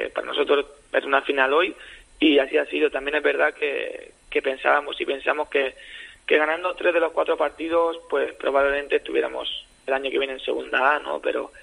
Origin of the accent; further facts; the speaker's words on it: Manacor, Balearic Islands, Spain; now in Jumilla, Spain; nací en Manacor, pero que vivo en Jumilla ya mucho tiempo.